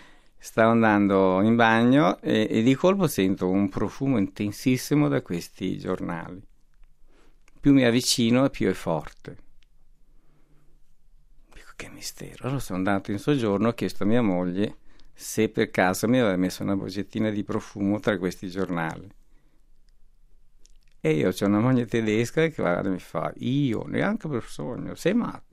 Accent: Pettineo, Sicily, Italy; io sono di Pettineo, in provincia di Messina

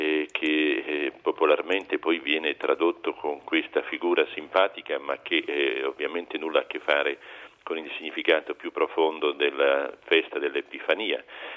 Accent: Mantua, Lombardy, Italy; anche la mia terra d'origine che è Mantova, ha questa tradizione

